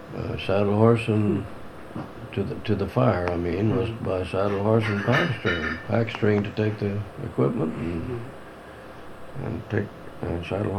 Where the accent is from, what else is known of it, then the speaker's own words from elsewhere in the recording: Kendrick, Idaho, United States; born there; September 1st, 1899, I was born here in Kendrick.